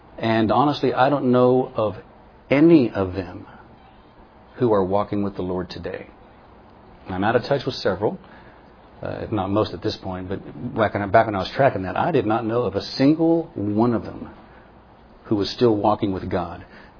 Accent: West Virginia, United States; Back in my hometown in West Virginia, I was close friends with a group of believers back in the mid-70s

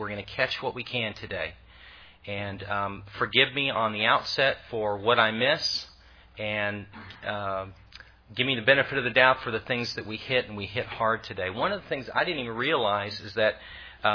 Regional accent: California, United States; moved away as an adult; when I moved here from California, and I was just so strong and young in faith, I would write letters to my buddies back in California

